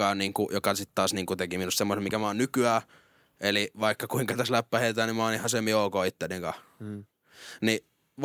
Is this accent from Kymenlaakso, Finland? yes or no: yes; Kotka, Kymenlaakso, Finland; born there; mä oon syntynyt Kotkassa, 2000 tasan.